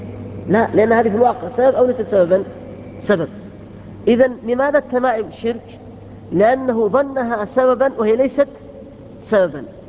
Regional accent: Riyadh, Riyadh Province, Saudi Arabia; طيب الآن أنا أذكر خرج عندنا بالرياض قبل 10 سنوات تقريبا

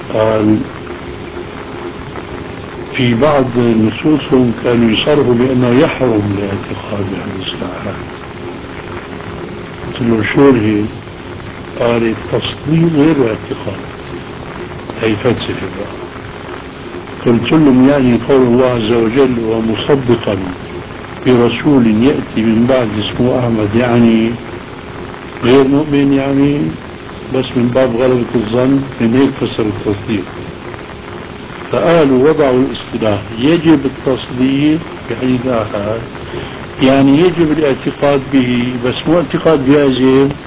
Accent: Aleppo, Aleppo Governorate, Syria; وهو بعرفه انا من حلب

